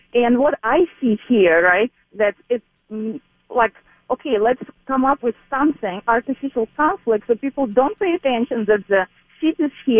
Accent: Moscow, Russia; English is a second language; I'm from Moscow.

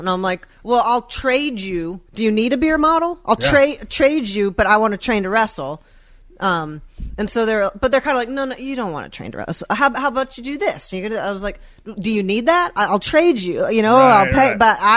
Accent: Marietta, Georgia, United States; also born or lived in Florida; No, I was from Florida, and then by the time I was in high school, I was in Marietta.

